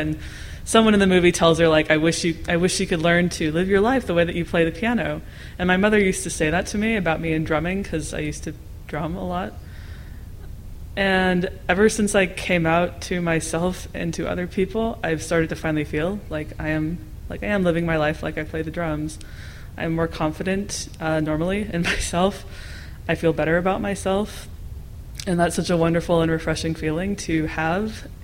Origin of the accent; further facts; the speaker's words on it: Westchester, New York, United States; I'm from Westchester, New York. Just north of the city. It's a cool place. I'm a fan. I was raised Mormon